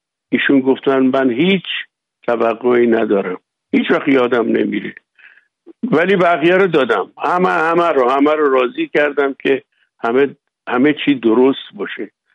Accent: Iran; moved away; بعدم خیلی محترمانه قانونی از ایران بیرون اومدم.

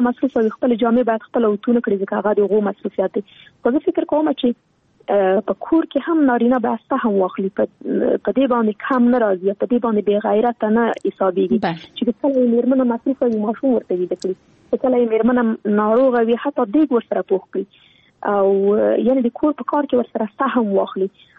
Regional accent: Afghanistan; زه خو شخصا په جګړه کې پیدا شوی یم، دا په جګړه کې را لوی شولم

